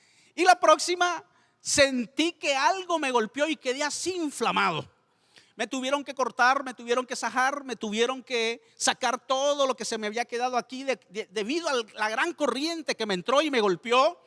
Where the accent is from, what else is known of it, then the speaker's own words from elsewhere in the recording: Nicaragua; Porque estaba pequeño en una de las ocasiones, y en mi país hay esas pilas de agua. ¿Se recuerda? Donde uno lava y están, nosotros le decimos en Nicaragua, lavanderos.